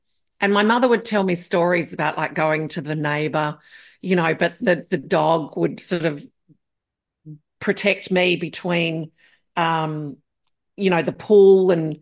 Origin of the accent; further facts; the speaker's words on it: Papua New Guinea; also born or lived in Melbourne, Australia; I was born in Melbourne, and then at 6 months of age, my father was in newspapers. So he was asked to go over and sort of head up, the Papua New Guinea newspaper. So they packed up.